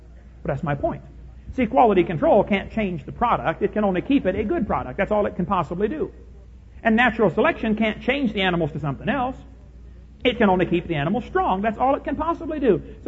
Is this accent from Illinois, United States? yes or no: yes; Illinois, United States; I come from Illinois, corn country.